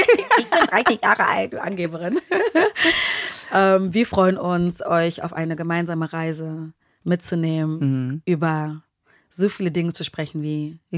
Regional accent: Berlin, Germany; ich bin 31 Jahre alt oder jung, komme gebürtig aus Berlin.

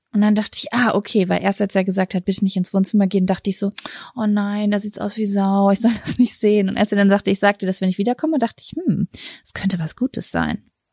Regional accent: Lübeck, Schleswig-Holstein, Germany; Ich war die letzten 3-4 Tage in Lübeck, meine Heimatstadt, bei meiner Mama und bin gestern zurückgekommen.

